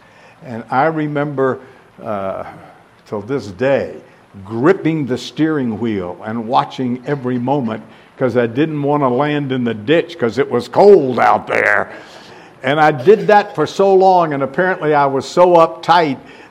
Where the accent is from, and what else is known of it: the South, United States; born or raised there